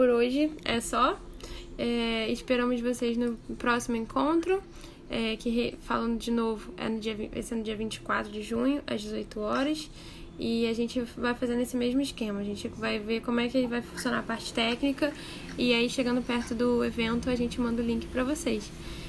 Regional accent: Cabo Frio, Rio de Janeiro, Brazil; Eu sou da região dos Lagos, do Rio de Janeiro. Eu sou de Cabo Frio.

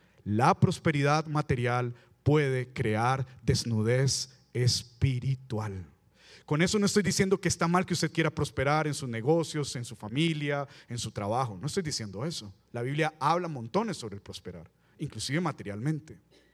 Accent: Costa Rica; aquí estamos llenos de los valores costarricenses, queramos o no, porque somos costarricenses.

